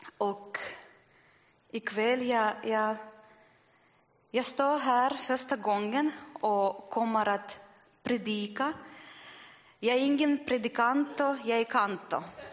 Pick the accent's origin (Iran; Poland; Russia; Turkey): Russia; Murmansk, Murmansk Oblast; Swedish is a second language; moved away as an adult; also born or lived in Finland; Jag är ursprunglig från Ryssland, så svenska är inte min modersmål, så om det kommer någon fel eller misstag så hoppas jag ni ger förlåtelse för det. Och jag föddes i Murmansk